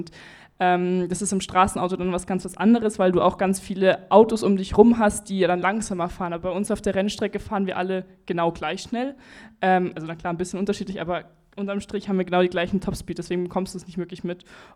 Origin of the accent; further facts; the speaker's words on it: Munich, Bavaria, Germany; also ich habe auch ganz normal hier in München, bin zur Schule gegangen, also ich komme aus München